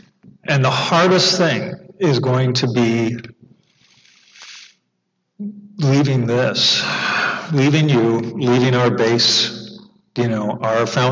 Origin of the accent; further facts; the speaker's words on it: Canada; I was born specifically in Canada, and grew up in a family of professional non-feelers and non-emoters. We are military, we are Protestant, we are Canadian, we are Scottish heritage.